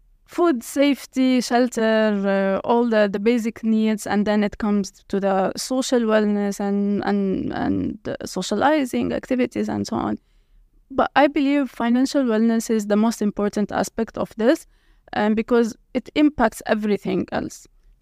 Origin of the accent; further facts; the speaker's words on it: Lebanon; English is a second language; given that I was born and raised in Lebanon during the Lebanese war, it was very, very hard and almost impossible to take care of our well-being.